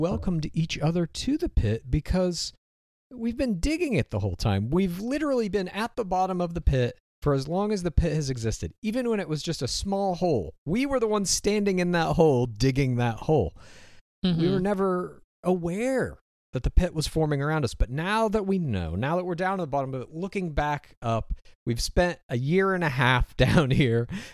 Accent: Spokane, Washington, United States; born there; I was born in Spokane, Washington, on an Air Force base called Fairchild Air Force Base.

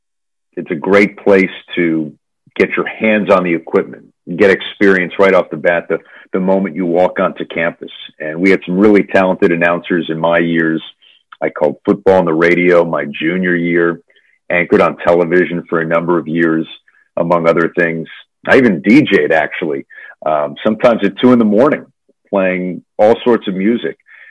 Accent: Westchester, New York, United States; I grew up in Westchester, New York, and even at the age of 10, I had this sense of maybe this is something I'd be interested in when I get older.

